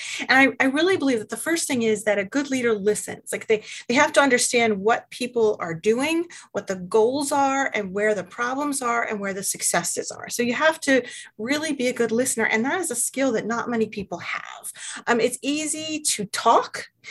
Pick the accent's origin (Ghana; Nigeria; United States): United States; Baltimore, Maryland; I grew up in Baltimore, and my entire family, including my wonderful son, huge Ravens fans.